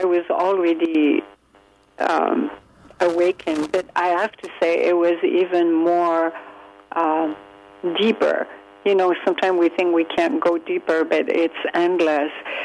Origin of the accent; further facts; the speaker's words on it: Quebec, Canada; actually from the province of Quebec.